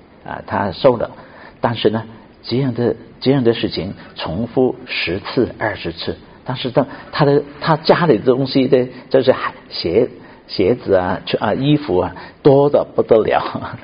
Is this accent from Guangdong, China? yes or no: yes; Shunde, Guangdong, China; 我是脾气很不错的哈，我是顺德人